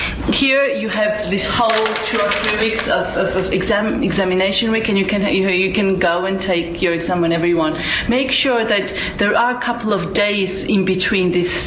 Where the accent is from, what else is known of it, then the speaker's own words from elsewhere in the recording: Georgia; and I'm come from Georgia